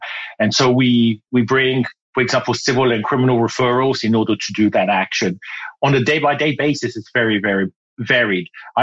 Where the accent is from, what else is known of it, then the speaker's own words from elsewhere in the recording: Ghana; accent: British; moved away; also born or lived in United Kingdom; So I was born in Ghana in West Africa and spent my youth there and later on went to the UK where I learned that I had to have elocution lessons to speak like the Queen. And so I had lessons and my accent became British.